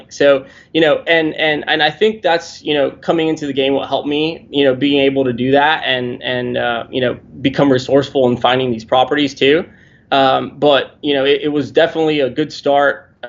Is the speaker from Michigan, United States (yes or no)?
no; McAllen, Texas, United States; I am 24 years old. I'm from McAllen, Texas, small town, South Texas.